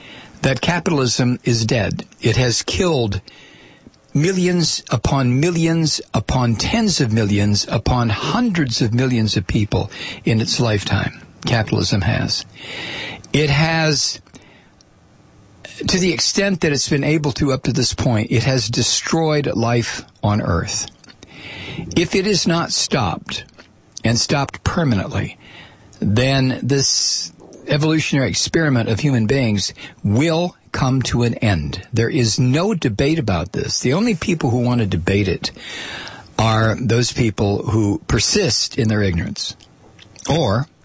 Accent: United States; It's just part of, I guess, being an American is that we are not only politically naive, but historically ignorant.

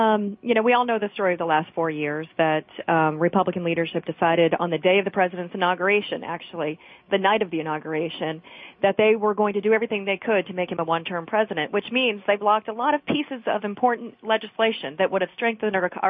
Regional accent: Massachusetts, United States; You know, I'm from Massachusetts. I remember when he was governor.

